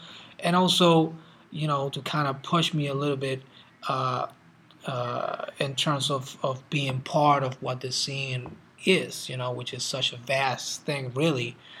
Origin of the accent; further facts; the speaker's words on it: Puerto Rico; growing up in Puerto Rico